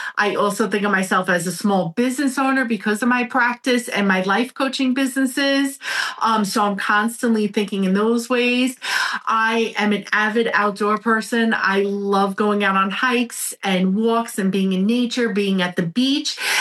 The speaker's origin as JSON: {"language": "English", "town": "Brooklyn", "region": "New York", "country": "United States", "accent": "Brooklyn", "said": "And as we were checking out with my Brooklyn accent, I turned around to the cashier"}